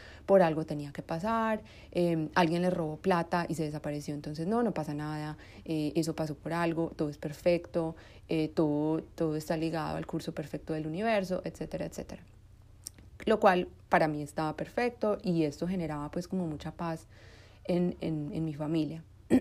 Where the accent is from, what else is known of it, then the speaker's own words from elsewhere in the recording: Colombia; born there; yo nací en Colombia y mis papás siempre fueron unas personas que no estaban muy ligadas a la religión